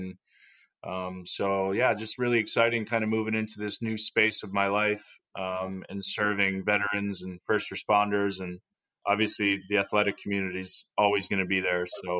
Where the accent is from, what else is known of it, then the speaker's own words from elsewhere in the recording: King City, Ontario, Canada; I grew up in King City, Ontario, Canada.